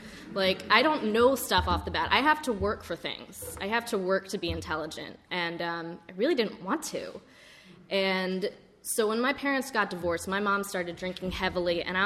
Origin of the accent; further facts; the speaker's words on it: California, United States; I grew up in California. I had a white picket fence household.